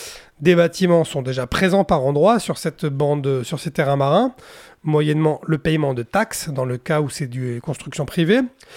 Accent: France; si vous allez faire un tour chez nous en France sur la Côte d'Azur

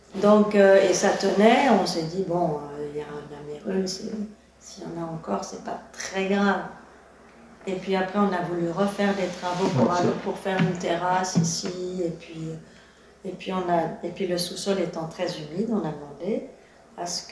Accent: Paris, Île-de-France, France; On est des Parisiens.

